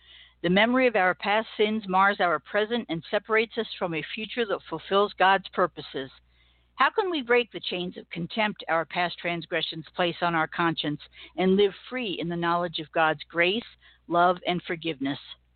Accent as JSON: {"language": "English", "region": "New York", "country": "United States", "tie": "born or raised there", "lives_now": "Colorado, United States", "said": "I was raised in the Methodist Church back in New York, where I grew up, came out here to Colorado"}